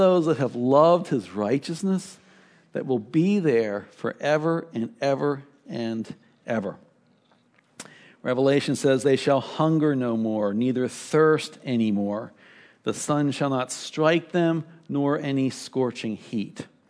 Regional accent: Baltimore, Maryland, United States; Some of my best memories as a child growing up in Baltimore was on a few special days during the summer.

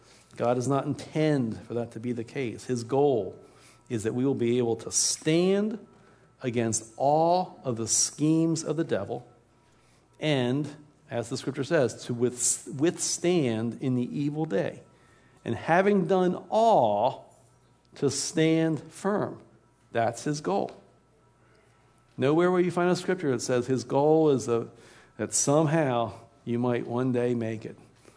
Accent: Baltimore, Maryland, United States; and now Baltimore, my hometown, was at stake.

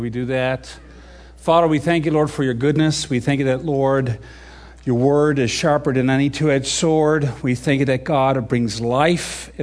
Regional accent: Ireland; I'm Irish too, by the way, so if I use fighting analogies, don't worry about it.

